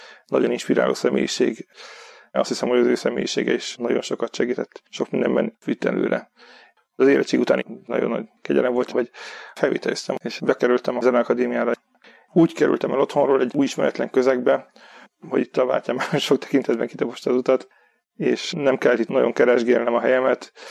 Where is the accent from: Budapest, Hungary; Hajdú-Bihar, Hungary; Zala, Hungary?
Hajdú-Bihar, Hungary; Debrecen; Debrecenben születtem, ott nőttem fel. Szüleim mind a ketten zenészek, kórusvezetők. Mi az ő kórusaikkal nőttünk fel, alapvetően vallásos meggyőzési légkörben.